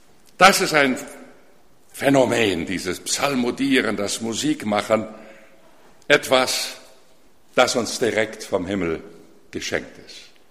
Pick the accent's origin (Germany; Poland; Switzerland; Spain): Poland; Łódź, Łódź Voivodeship; moved away; alles, was wir retten konnten damals, wir stammen aus Lodz, war ein kleiner Koffer